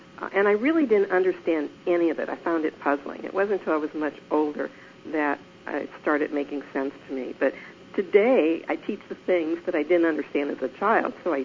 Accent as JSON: {"language": "English", "town": "St. Louis", "region": "Missouri", "country": "United States", "tie": "born there", "said": "Well, I was born in St. Louis, Missouri"}